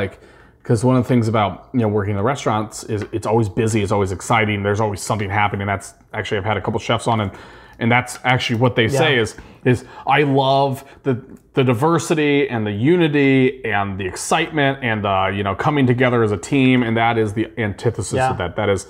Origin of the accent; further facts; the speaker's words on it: Midwest, United States; I am from the Midwest. I am an American, and I would like to eat real steak.